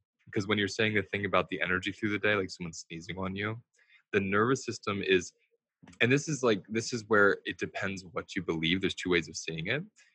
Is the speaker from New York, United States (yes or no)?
yes; New York City, New York, United States; like I'm a New Yorker